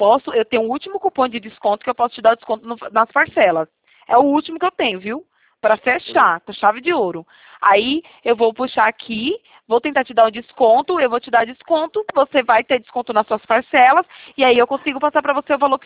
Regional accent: Itatiba, São Paulo, Brazil; eu sou de Itatiba, interior de São Paulo.

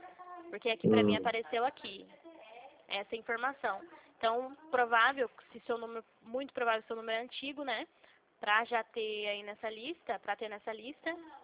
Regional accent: São Paulo, Brazil; eu sou de São Paulo

